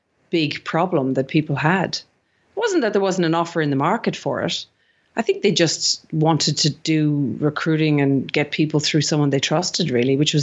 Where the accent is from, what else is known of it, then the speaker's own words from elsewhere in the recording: Ireland; now in Sydney, Australia; Northern Hemisphere people, because I'm actually originally Irish, if any of the listeners didn't pick up my accent.